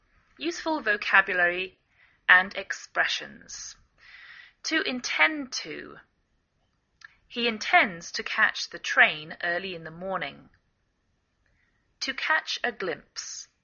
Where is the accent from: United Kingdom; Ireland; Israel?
United Kingdom; England; now in United States